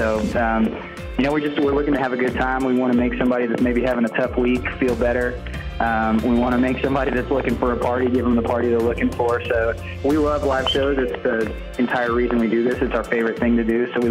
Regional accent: Austin, Texas, United States; We are both from, George and I both grew up in Austin, Texas originally. So grew up in Austin and started everything there, really.

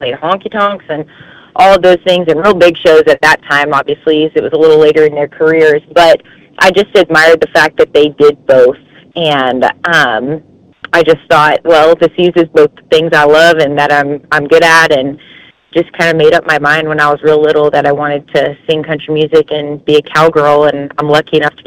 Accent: Texas, United States; I grew up, and I'm from Texas originally. My family had a ranch on the Oklahoma-Texas line, so I just grew up in the cattle business

